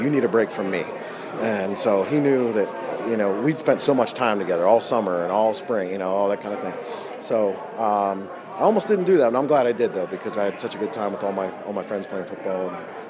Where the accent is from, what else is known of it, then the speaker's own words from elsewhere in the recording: Grove City, United States; just great experience growing up in Grove City. Great teachers, great mentors, great families.